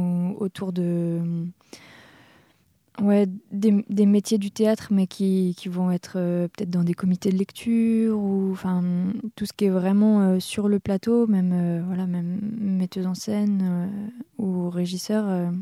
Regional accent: Auvergne-Rhône-Alpes, France; Moi, je viens de Savoie à la base et c'est un petit village entouré par la Haute-Savoie.

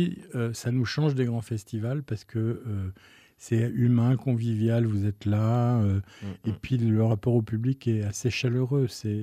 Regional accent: Lyon, Auvergne-Rhône-Alpes, France; Je suis lyonnais

